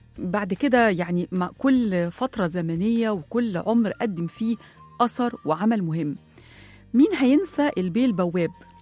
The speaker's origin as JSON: {"language": "Arabic", "country": "Egypt", "said": "أي بيت عندنا في مصر فيه حد شاطر أو نبغة بنسميه على طول سبعاوي"}